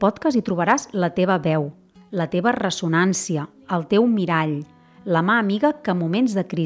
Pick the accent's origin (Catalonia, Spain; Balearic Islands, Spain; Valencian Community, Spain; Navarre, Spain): Catalonia, Spain; moved away as an adult; now in Conca de Barberà, Spain; Soc filla del Maresme i de fa 2 anys la pandèmia va sacsejar la meva vida i amb la marinada vaig anar a parar a la Conca de Barberà.